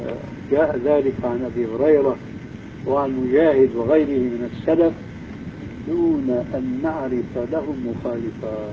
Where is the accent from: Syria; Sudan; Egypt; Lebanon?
Syria; على مذهب العام عندنا في سوريا